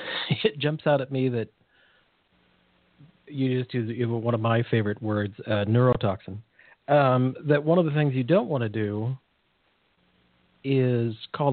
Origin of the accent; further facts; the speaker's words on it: California, United States; I'm from California. I didn't